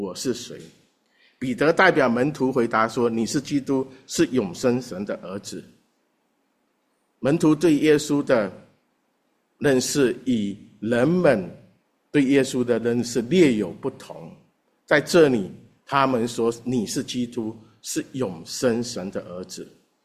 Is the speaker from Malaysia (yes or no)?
no; China; 我是在中国大陆长大的，我是1966年出生的，那一年是文化大革命